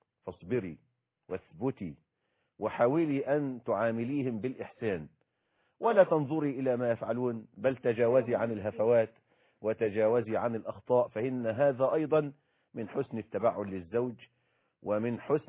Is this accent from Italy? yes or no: no; Egypt